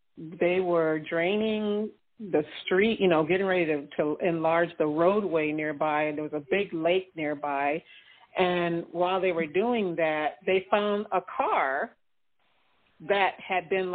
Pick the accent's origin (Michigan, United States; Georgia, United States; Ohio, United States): Ohio, United States; I know growing up in Ohio, we grew up in a little small town in Ohio